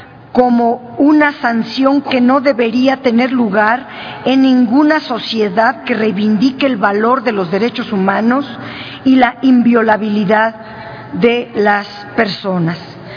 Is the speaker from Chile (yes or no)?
no; Guanajuato, Mexico; Como guanajuatense, como mexicana, como humanista, me sumo a la lucha contra la pena de muerte